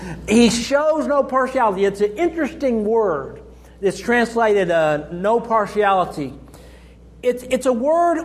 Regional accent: Oklahoma, United States; You know, I grew up in Oklahoma, and I remember hearing people justify their prejudices through misusing the Word of God.

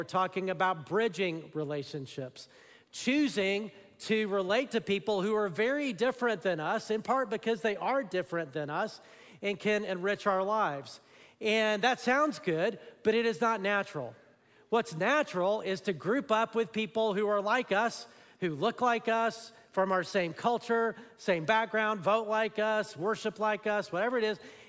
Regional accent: Alabama, United States; So I grew up in Alabama, and I remember when I was in high school, I met my friend's great-grandmother.

